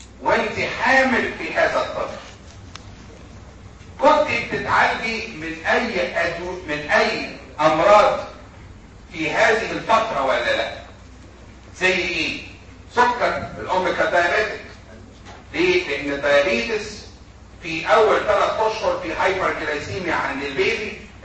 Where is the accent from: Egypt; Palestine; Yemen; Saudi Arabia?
Egypt; لكن للاسف الشديد عندنا في مصر الادويه او الصيدليات عامله زي محلات البيع الاله